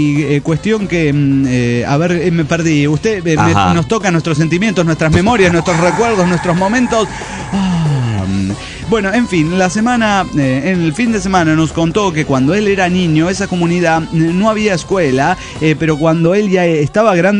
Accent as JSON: {"language": "Spanish", "region": "Guanajuato", "country": "Mexico", "said": "de Guanajuato, México."}